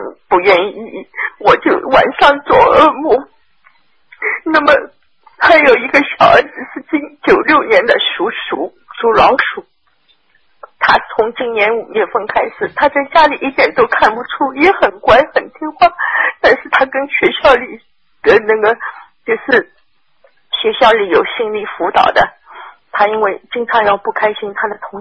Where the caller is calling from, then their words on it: Melbourne, Victoria, Australia; 我是墨尔本的。